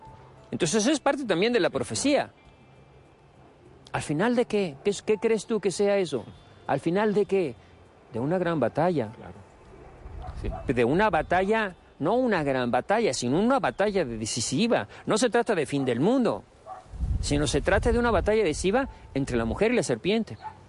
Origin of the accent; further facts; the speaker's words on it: Mexico; now in Guatemala; En mi país, en México, en la capital, ya se aprobó la ley del aborto